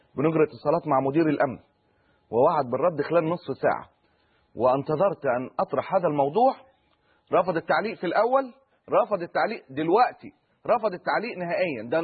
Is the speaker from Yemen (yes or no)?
no; Egypt